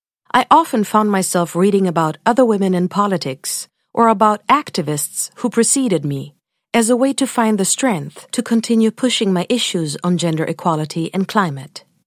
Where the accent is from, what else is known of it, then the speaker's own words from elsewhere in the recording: Sweden; to represent my home country of Sweden.